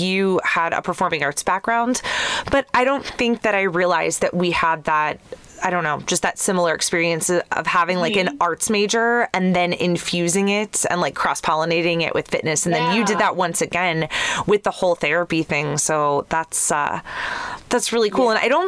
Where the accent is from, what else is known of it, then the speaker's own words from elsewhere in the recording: Youngstown, Ohio, United States; So we talked about before, I grew up in Youngstown, Ohio.